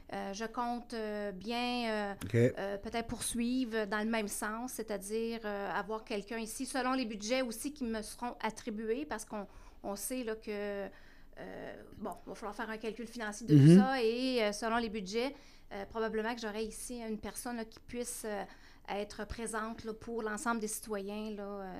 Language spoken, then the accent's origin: French; Val-d'Or, Quebec, Canada; Alors, moi, je suis native de Val-d'Or, je suis revenue après mes études.